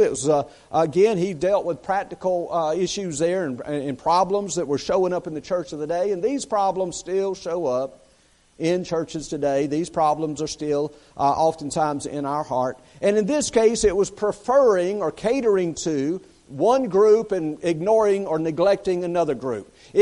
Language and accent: English; South Carolina, United States; And I say, no, we're from South Carolina. We're just on vacation.